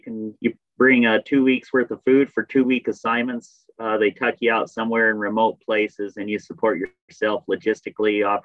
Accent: Idaho, United States; I started my career in 1994 on the Bonners Ferry Ranger District, and I grew up in North Idaho, mostly in the Silver Valley area.

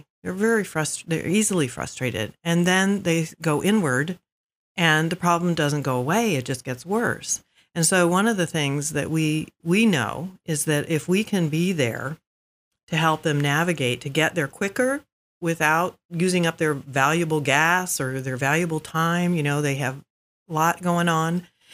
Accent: Atlanta, Georgia, United States; I came from Atlanta, Georgia, and it's incredible to me the number of resources that we have for a small community.

